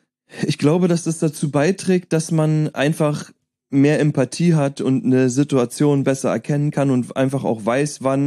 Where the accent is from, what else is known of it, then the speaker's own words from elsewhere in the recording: Berlin, Germany; Ich komme aus Neukölln.